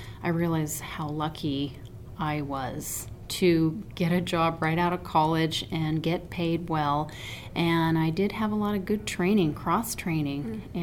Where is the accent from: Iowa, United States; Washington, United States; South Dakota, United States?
Washington, United States; Deming; I grew up in the northwest corner of Washington State in a logging community. The town is called Deming, Washington, and we're probably only known for our log show.